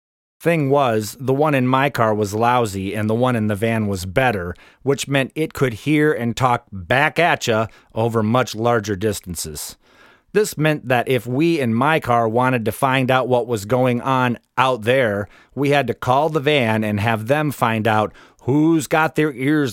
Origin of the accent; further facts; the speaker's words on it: East Lansing, Michigan, United States; MTU's in Houghton, a 500-mile drive from my hometown of East Lansing in Lower Michigan